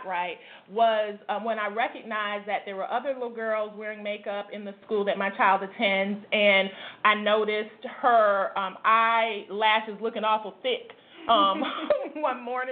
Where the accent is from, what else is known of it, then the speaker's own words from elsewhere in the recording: Northeast, United States; and I grew up in the Northeast, and Tanya grew up in the Southeast, and makeup was just not something that we did.